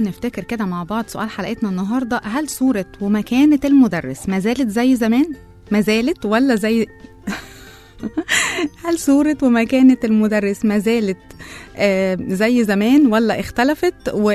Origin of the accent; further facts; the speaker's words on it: Egypt; تهيألي أكتر حاجة عندنا في مصر مشهورة جدا جدا